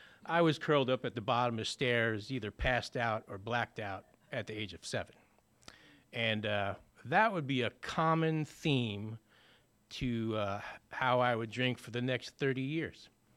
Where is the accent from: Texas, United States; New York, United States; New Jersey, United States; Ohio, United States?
New Jersey, United States; I'm not from around here. I'm from New Jersey.